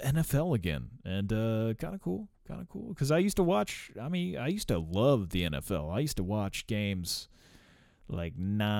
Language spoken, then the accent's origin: English; St. Louis, Missouri, United States; maybe it's just because, you know, I'm from the St. Louis area ish